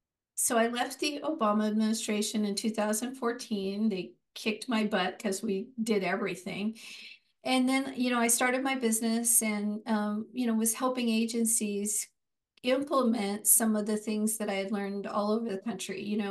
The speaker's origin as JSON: {"language": "English", "region": "Arizona", "country": "United States", "tie": "born or raised there", "lives_now": "Portland, United States", "said": "I'm Latina. I was born in Arizona, in Phoenix. I grew up poor on a farm in Arizona."}